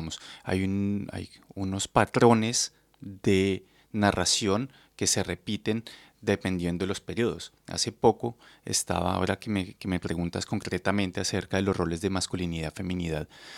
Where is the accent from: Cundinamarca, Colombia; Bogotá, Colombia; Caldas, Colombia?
Bogotá, Colombia; soy colombiano, de Bogotá.